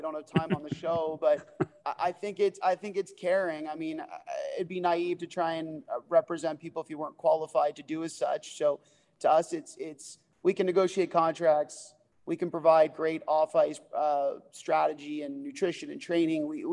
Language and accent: English; Toronto, Ontario, Canada; growing up in Toronto and going to play in Maine at a small school called Colby.